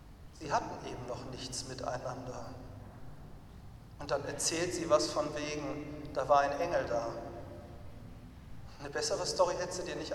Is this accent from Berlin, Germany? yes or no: no; Wuppertal, North Rhine-Westphalia, Germany; durch die Innenstadt von Wuppertal gegangen, ich bin da in der Gegend groß geworden